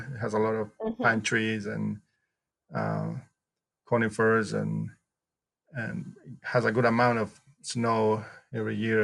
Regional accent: Nicaragua; English is a second language; now in United States; my dissertation is about bats in my home country, Nicaragua.

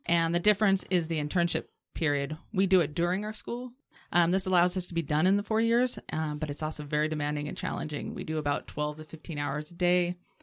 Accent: West Hills, California, United States; also born or lived in San Francisco; I was born in San Fernando Valley. I was raised in West Hills. I went to El Camino High School.

